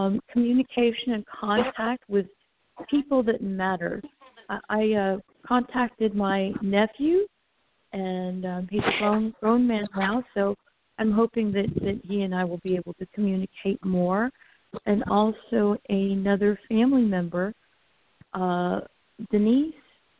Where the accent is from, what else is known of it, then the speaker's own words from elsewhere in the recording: Florida, United States; I'm also from Florida.